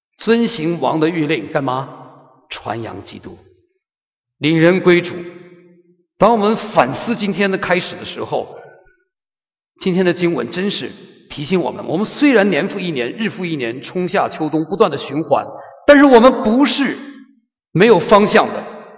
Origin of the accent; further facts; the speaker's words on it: China; 作为中国人呢、啊，有过两次